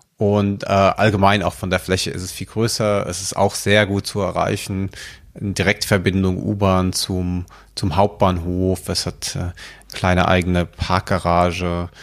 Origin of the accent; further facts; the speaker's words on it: Frankfurt, Hesse, Germany; Ich komme aus Frankfurt